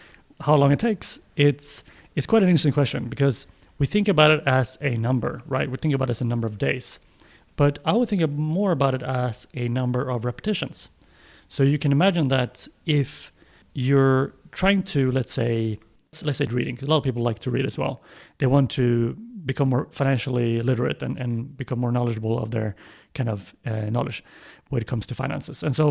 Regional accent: Sweden; English is a second language; I'm from Sweden

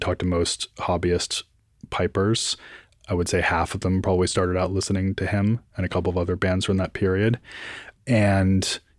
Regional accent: Boston, Massachusetts, United States; Yeah, so I'm from Boston. So there's a lot of Irish music, a lot of Irish American folks up there.

